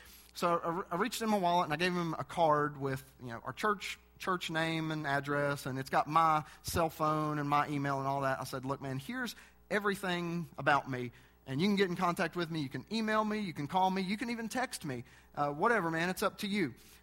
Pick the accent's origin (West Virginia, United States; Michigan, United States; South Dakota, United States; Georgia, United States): West Virginia, United States; I mean, I'm clueless. I'm a sheltered West Virginia boy, I guess.